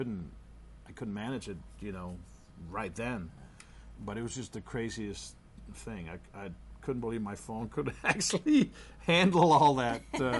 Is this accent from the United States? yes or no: no; Denmark; they also talk about doing in my hometown in Denmark, doing a ceremony, which could be kind of cool.